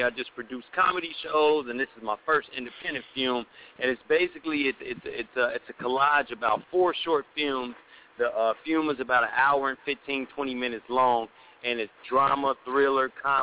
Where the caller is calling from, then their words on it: Kansas City, Missouri, United States; I'm calling from Kansas City.